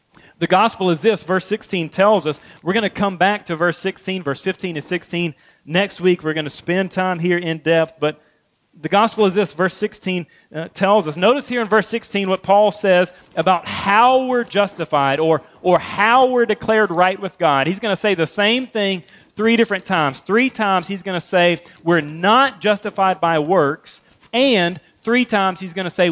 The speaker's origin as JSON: {"language": "English", "region": "Georgia", "country": "United States", "said": "we're in South Carolina, so, and I'm from Georgia, so we need to say this."}